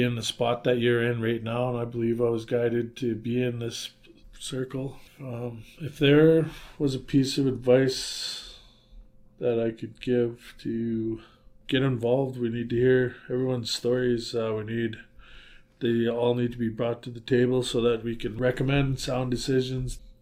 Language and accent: English; Yukon, Canada; We speak Northern Tishoni.